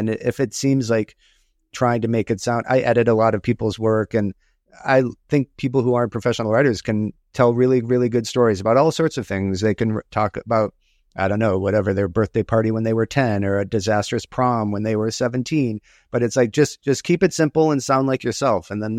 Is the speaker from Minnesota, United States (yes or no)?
yes; Minnesota, United States; I'm from Minnesota. I went smallmouth bass fishing in Wisconsin.